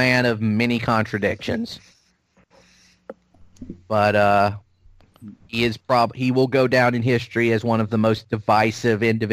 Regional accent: United States; it's funny when you look at it because as an American, you know, just your opinion and the way the view you have of Cuba and Castro itself is shaped by that.

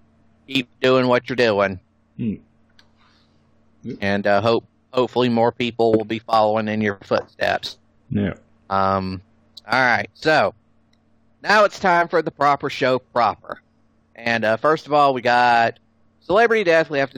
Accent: Macon, Georgia, United States; from my hometown.

